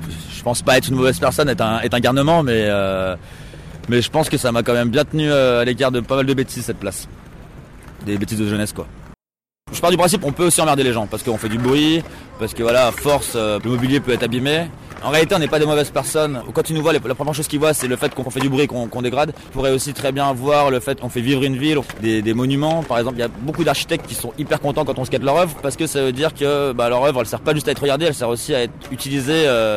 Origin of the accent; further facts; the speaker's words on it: Oullins, Auvergne-Rhône-Alpes, France; j'ai 26 ans, je suis originaire de Lyon, de Oullin plus exactement.